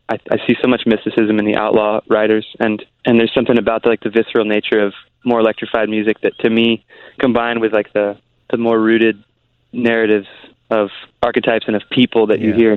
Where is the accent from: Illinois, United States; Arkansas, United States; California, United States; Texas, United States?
Texas, United States; moved away as an adult; I grew up in the Hill Country southwest of Austin, and there's so many great players out there.